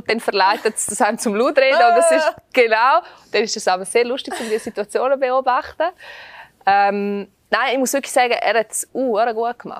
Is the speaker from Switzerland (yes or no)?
yes; Ardez, Graubünden, Switzerland; ich bin in Ardez im Unterengadin aufgewachsen und habe eine Lehrstelle in Chur gekriegt. Und ich habe mit 16 sowieso gemeint, ich sei erwachsen.